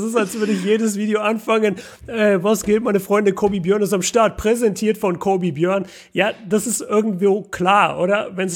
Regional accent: Nuremberg, Bavaria, Germany; als Nürnberger ist das halt ein Riesenthema, weil Bamberg gleich bei uns ist

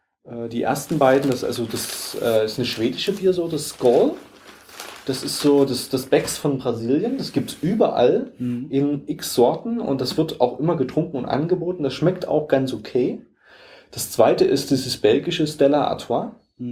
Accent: Germany; man merkt auch irgendwie schnell, wir sind Deutsche

